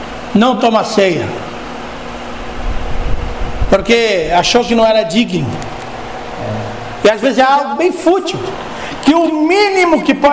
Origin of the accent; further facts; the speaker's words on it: Joinville, Santa Catarina, Brazil; lá no meu bairro na época, Jardim Paraíso, aqui em Joinville